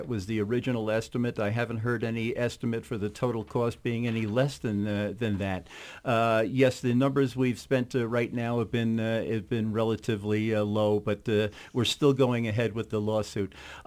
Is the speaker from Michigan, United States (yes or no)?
no; New York, United States; I am originally from New York. I had a home up in what is called the Adirondack Park.